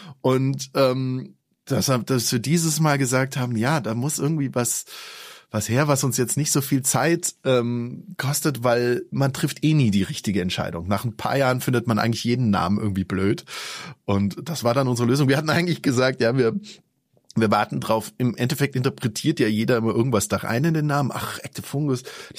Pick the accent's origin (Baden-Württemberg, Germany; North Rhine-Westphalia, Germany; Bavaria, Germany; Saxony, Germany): Bavaria, Germany; Munich; dass es für mich als Münchner vor der Haustür liegt